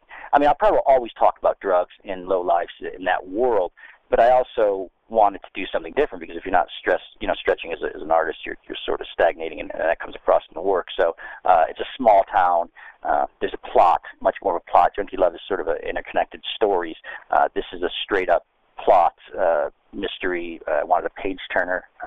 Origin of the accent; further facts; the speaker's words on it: Connecticut, United States; It was Connecticut. I wanted a darker, colder, more that Russell Banks affliction territory, so we went to northern New Hampshire. But it's based on my hometown in Connecticut.